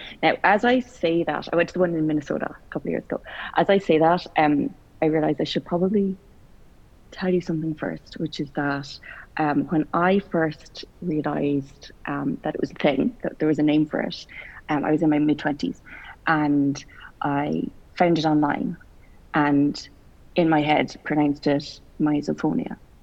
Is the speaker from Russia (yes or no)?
no; Cork, Munster, Ireland; Yeah, I am from Ireland, a city called Cork, right down in the south of Ireland.